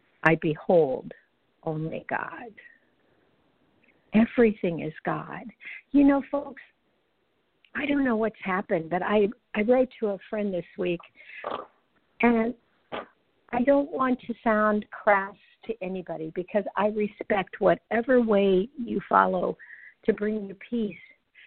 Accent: Bible Belt, United States; This is probably making some of you get palpitations in your heart because I grew up in the Bible Belt.

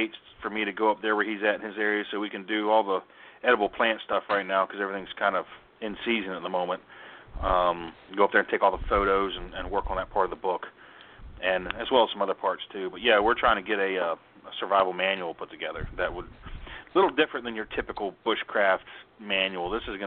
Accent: Florida, United States; Well, I come from Florida. You can't pick a rock up on the ground in Florida and sharpen a knife. We don't have rocks.

